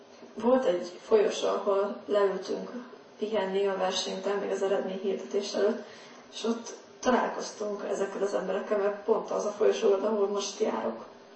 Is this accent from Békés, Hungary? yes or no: no; Dombóvár, Tolna, Hungary; born there; now in Sásd, Hungary; 1990. március 9-én születtem Dombováron. Sásdon élek nagymamámmal.